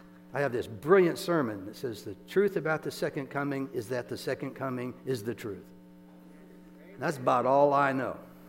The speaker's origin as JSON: {"language": "English", "region": "Iowa", "country": "United States", "said": "I'm from Iowa. I've worked in cornfields and bean fields and hay fields."}